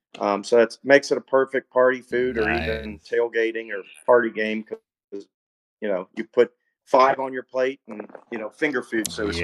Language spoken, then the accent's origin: English; Kentucky, United States; also born or lived in Ohio; You know, I would say I'm from Ohio, and I mean, I lived in Ohio, and actually I was born in Ohio, lived in Kentucky, and I've was raised in Kentucky and lived there for a while